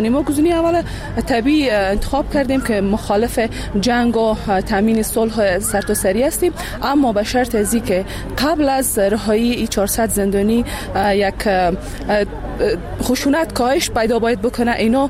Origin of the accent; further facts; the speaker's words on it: Baghlan, Afghanistan; از بغلان آمدیم.